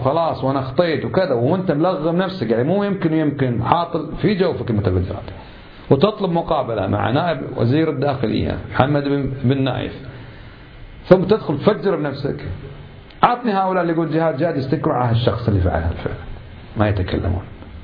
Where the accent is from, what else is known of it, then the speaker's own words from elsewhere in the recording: Kuwait; أنا واحد من الكويت